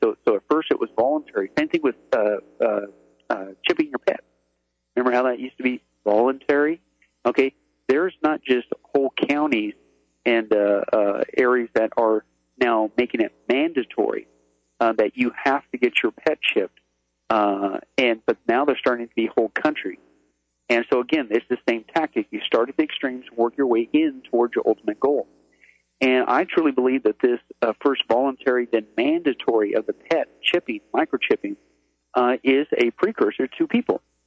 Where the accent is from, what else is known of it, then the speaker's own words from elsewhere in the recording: Midwest, United States; like I grew up in the Midwest and always had all these home remedies